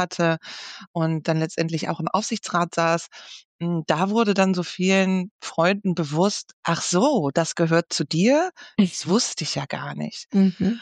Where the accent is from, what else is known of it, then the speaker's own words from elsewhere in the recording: Wolfsburg, Lower Saxony, Germany; Ich bin natürlich mit dem Unternehmen groß geworden und natürlich in meiner Heimatstadt in Wolfsburg